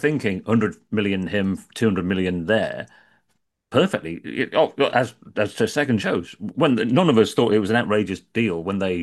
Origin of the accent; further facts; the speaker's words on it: England, United Kingdom; we can't talk, we're English.